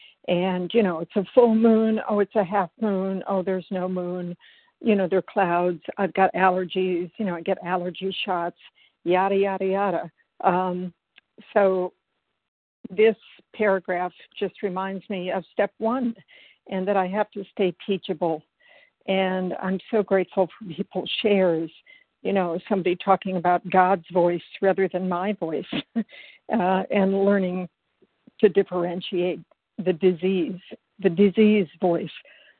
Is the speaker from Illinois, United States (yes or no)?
no; Silver Spring, Maryland, United States; I'm from Maryland, Silver Spring, Maryland.